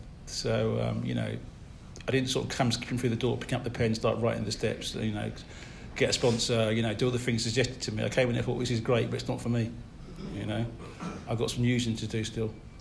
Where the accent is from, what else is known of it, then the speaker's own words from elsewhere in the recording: Harrow, London, United Kingdom; I was born in Park Lane. I live in West London, basically, but, you know, I lived in Maydeville for the first few years of my life, and I moved to Harrow.